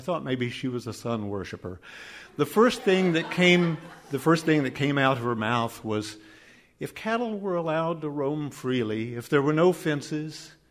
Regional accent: Texas, United States; He had been fascinated that I was from Texas, so he said, "Again, you're from Texas." I said, "Yes."

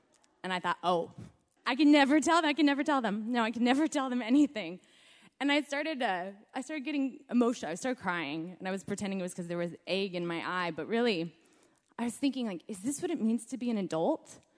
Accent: United States; we're Mormon, but we're also American

